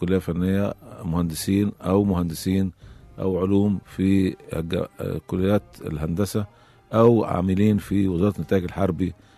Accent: Diyarb Negm, Sharqia Governorate, Egypt; born there; من مواليد مركز ديار بني نجم محافظة الشرقية.

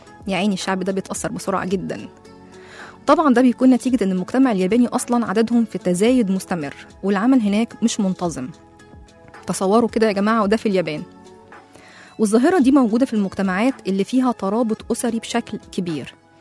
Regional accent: Egypt; طيب تعالوا نشوف الكلام ده عندنا في مصر بقى وضعه إيه

